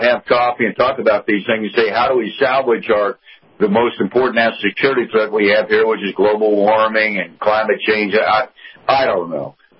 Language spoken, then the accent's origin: English; Kansas City, Missouri, United States; my hometown team is, unlike my Kansas City Chiefs, the Royals are not very good, but I have been following my, hometown team here